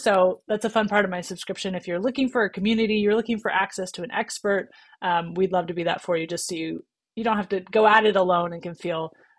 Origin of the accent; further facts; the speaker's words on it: Texas, United States; I grew up in Texas. I was a Chick-fil-A girl.